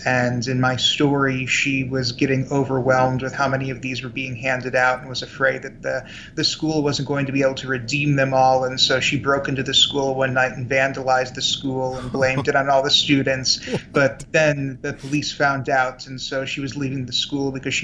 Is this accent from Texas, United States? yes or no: yes; Houston, Texas, United States; born there; Yeah, I was born in Houston.